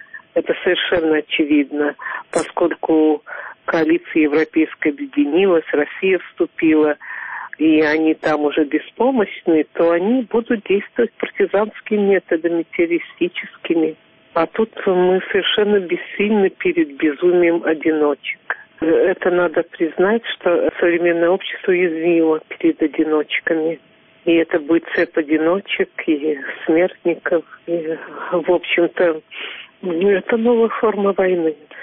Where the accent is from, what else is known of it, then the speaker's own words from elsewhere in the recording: Belarus; во мне достаточно толерантный белорусский такой